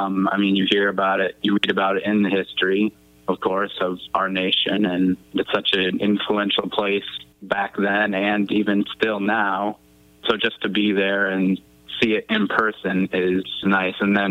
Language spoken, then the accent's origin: English; Iowa, United States; now in Seward, United States; I'm from Iowa. I'm here in Seward, Nebraska, currently studying at Concordia University, Nebraska.